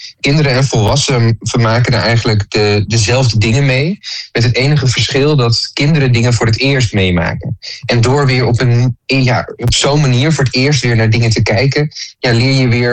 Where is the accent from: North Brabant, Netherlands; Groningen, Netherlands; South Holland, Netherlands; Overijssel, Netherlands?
Groningen, Netherlands; born there; also born or lived in Oosterwolde